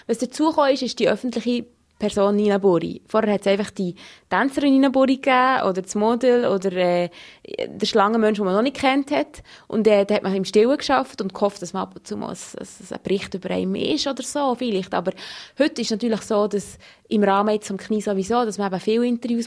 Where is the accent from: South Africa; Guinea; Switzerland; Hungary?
Switzerland; Also als Schweizer vor allem, die denken immer an die chinesischen Artistinnen oder die Mongolinnen.